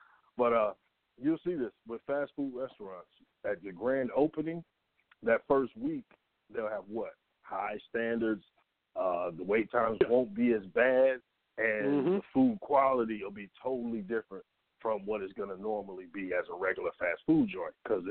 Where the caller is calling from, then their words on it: Atlanta, Georgia, United States; I'm in Atlanta.